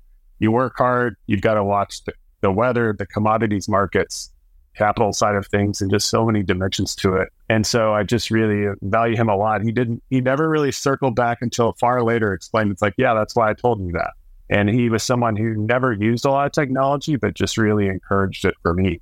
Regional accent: Oklahoma, United States; I grew up in Oklahoma, just youngest of four boys

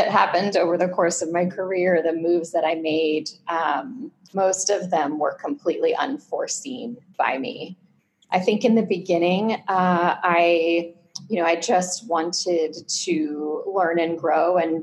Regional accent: Pennsylvania, United States; also born or lived in Southern California, United States; I grew up about 50% in rural central Pennsylvania, mm-hmm. and the other 50% in Southern California.

